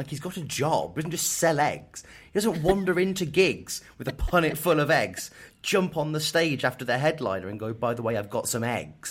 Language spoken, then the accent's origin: English; Kettering, East Midlands, United Kingdom; born there; I was born in Kettering